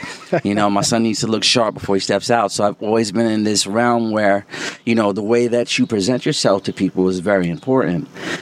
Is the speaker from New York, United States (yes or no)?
yes; Deer Park, New York, United States; now in Brooklyn, United States; I'm originally from Deer Park, New York, in Long Island. Nice. So Long Island raised me, but I definitely have to say that Brooklyn made me a man.